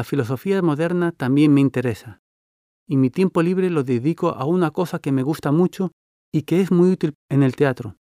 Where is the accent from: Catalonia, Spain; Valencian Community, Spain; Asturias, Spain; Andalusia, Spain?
Asturias, Spain; Oviedo; Fue en mi ciudad natal, Oviedo.